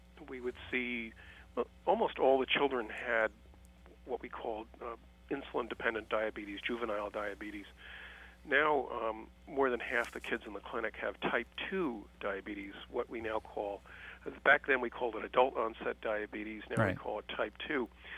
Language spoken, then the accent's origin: English; New Jersey, United States; I trained at the University of California, San Francisco, but I grew up in New Jersey.